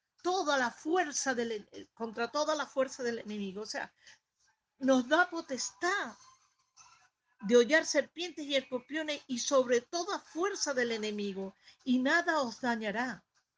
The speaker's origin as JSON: {"language": "Spanish", "country": "Venezuela", "tie": "born there", "said": "una chica venezolana de mi tierra donde yo nací."}